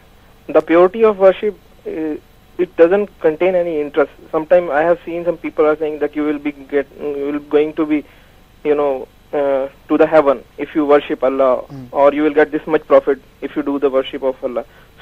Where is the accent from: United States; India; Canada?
India; English is a second language; Sir, I am from India.